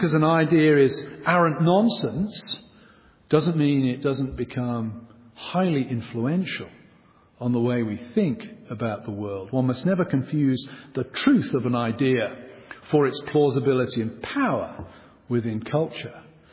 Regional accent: England, United Kingdom; It's the very opposite of being English in some ways. You know, Englishmen of my generation, the whole point of being English was you never express outwardly that which you feel inwardly.

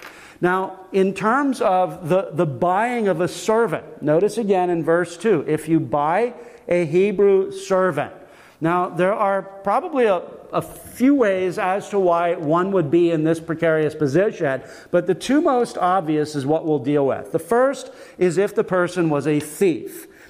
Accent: United States; Our minds, at least for me as an American

